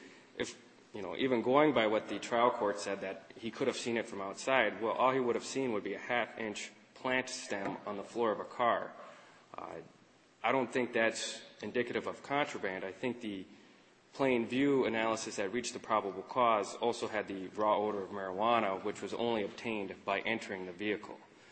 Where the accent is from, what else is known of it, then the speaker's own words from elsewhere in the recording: Ashland, United States; I'm from Ashland. We have a lot of people who drive around with weapons that time of year.